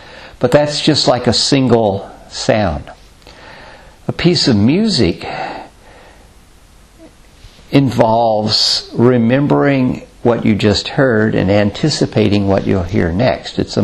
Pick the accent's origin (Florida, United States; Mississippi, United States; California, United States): Mississippi, United States; Growing up in Mississippi, there was a lot of cotton being grown at that time.